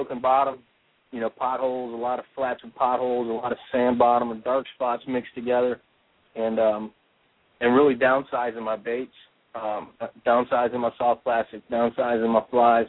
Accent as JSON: {"language": "English", "region": "Florida", "country": "United States", "tie": "born or raised there", "said": "born and raised in Florida, and grew up around fishing, Keys and in Miami area, South Florida"}